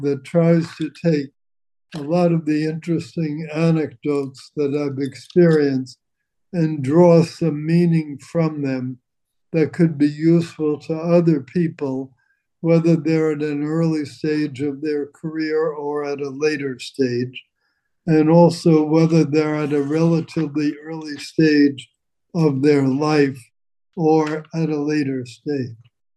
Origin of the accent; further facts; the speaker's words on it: North Bergen, New Jersey, United States; Oh, it was in North Bergen, New Jersey